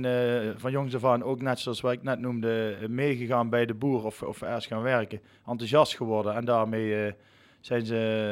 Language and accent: Dutch; Haps, North Brabant, Netherlands; Bij ons in Haps heb je altijd kroegentocht, zondags met carnaval.